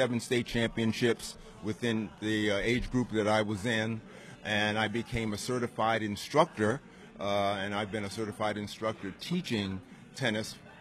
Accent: Queens, New York, United States; I hail from Queens, New York, where I didn't play tennis.

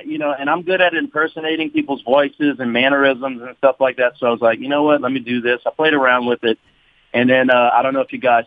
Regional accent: Houma, Louisiana, United States; So, I'm from Houma, and I grew up here, went to South Tarbonne High School in Berg, and graduated from Nicholls State University

